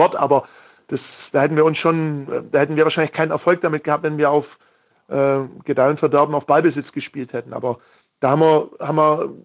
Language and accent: German; Heidenheim, Baden-Württemberg, Germany; born there; Ich bin in Heidenheim geboren und Heidenheim ist eine Industriestadt mit unheimlich viel Mittelstand.